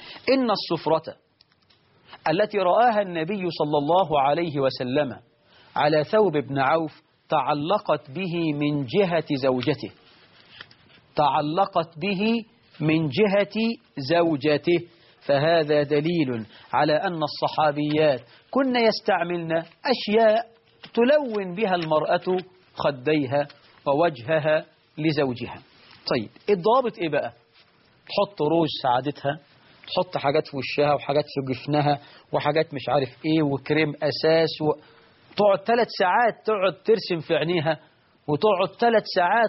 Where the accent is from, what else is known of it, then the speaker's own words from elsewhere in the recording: Egypt; طبعا النهاردة نقول الشباب عندنا في مصر: أولم ولو بعصفورة، أو ولو بكتكوت